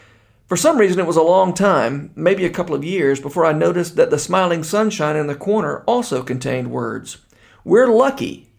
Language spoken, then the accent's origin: English; Warner Robins, Georgia, United States; I grew up in Warner Robins, Georgia. It's an Air Force town just below Macon, right in the middle of the state.